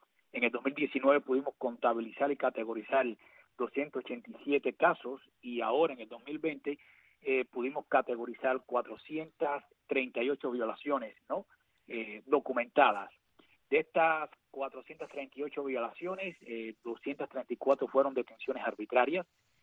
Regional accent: Cuba

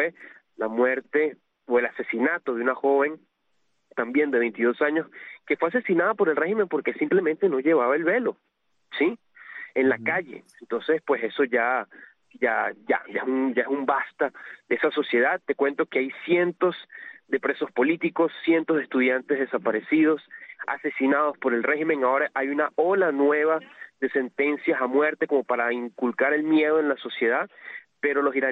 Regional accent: Venezuela; como venezolano

